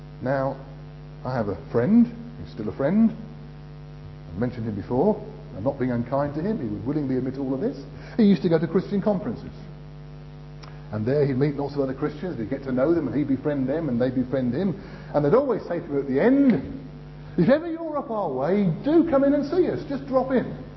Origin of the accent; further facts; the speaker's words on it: United Kingdom; not wanting to cause too much of a disturbance, because we're British, you know.